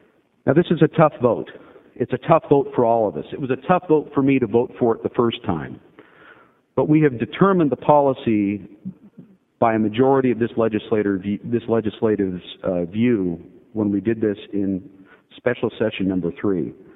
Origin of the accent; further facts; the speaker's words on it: Bend, Oregon, United States; I was born and raised in Bend, and we didn't have a lot of money.